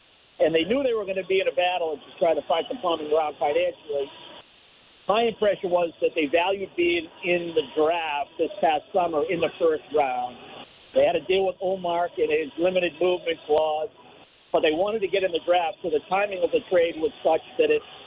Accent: Boston, Massachusetts, United States; from my generation as a fan of the Boston Bruins growing up in Boston

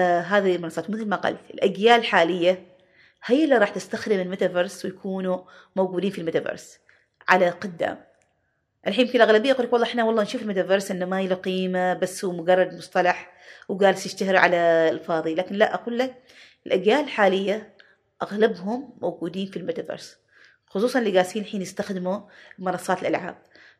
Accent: Oman; يعني حتى عندنا على فكرة إحنا عمانيين

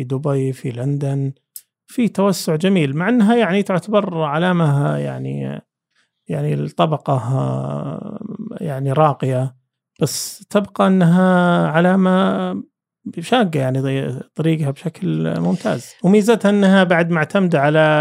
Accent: Saudi Arabia; طيب شلون ستاربكس عندنا بالسعودية

